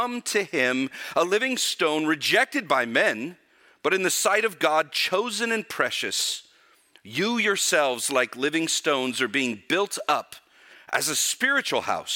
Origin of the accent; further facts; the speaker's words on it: California, United States; You all know, as a Californian